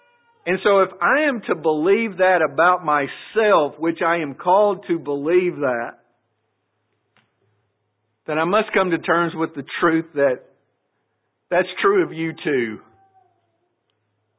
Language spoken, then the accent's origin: English; Alabama, United States; it hurts me because I'm from Alabama. And I had a front row seat growing up for what he's talking about in his speech. And I wasn't born until 11 years after he said these things.